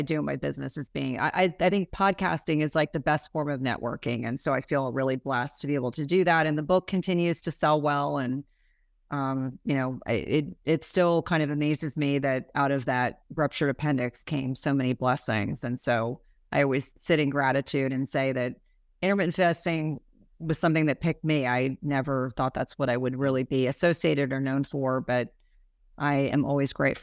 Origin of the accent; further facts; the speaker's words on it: New Jersey, United States; I grew up in New Jersey and I can definitely be snarky.